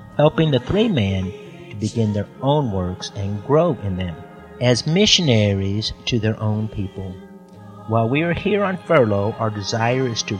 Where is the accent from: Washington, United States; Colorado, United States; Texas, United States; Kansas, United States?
Washington, United States; also born or lived in Alaska; I was born in Alaska and grew up in Washington State, then started college in Arizona